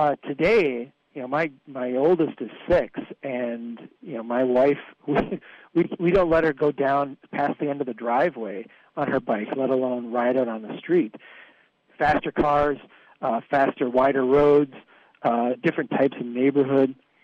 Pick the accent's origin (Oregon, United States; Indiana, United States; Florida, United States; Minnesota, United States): Minnesota, United States; Baxter; we grew up on a farm in Baxter. It was a farm that was homesteaded by my great-great-great-grandfather. And my cousins lived up the road, on a road actually called … because that was where all